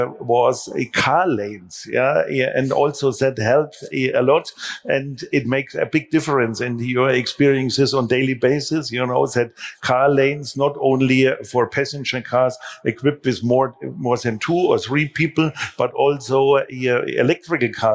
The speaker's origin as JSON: {"language": "English", "town": "Munich", "region": "Bavaria", "country": "Germany", "tie": "born or raised there", "said": "Yeah, I would love to see this in other parts of the world as well, including in my hometown, Munich."}